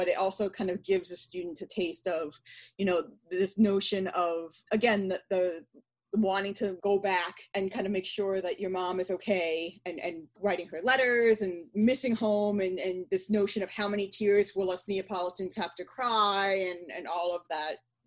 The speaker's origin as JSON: {"language": "English", "region": "New York", "country": "United States", "said": "being a New Yorker, I have to throw some Yiddish in here."}